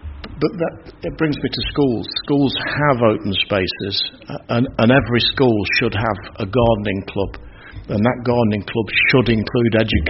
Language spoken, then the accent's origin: English; France; English is a second language; I come from France, and they grow olive trees there. You know, in my locality, it was all about walnuts.